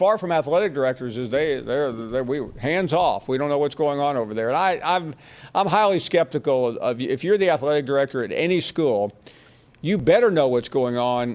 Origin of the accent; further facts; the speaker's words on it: the South, United States; Dave, I grew up in the South, too, and our lawnmower was in the shed as well.